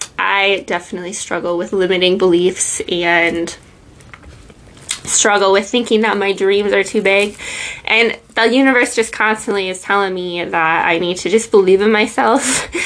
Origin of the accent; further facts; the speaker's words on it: Minnesota, United States; It would definitely be a little winter getaway because I am from Minnesota, so if I'm gonna go on vacation, I'm trying to escape the winter and get some sunshine.